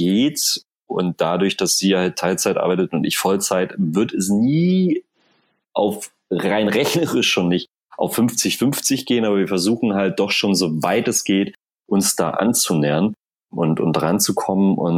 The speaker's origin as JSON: {"language": "German", "town": "Tangerhütte", "region": "Saxony-Anhalt", "country": "Germany", "tie": "born or raised there"}